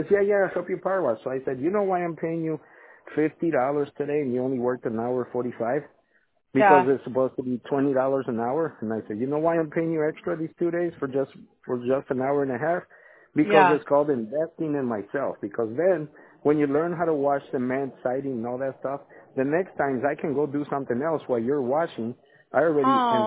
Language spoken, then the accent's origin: English; Ecuador; now in United States; I grew up over there. I grew up in Ecuador.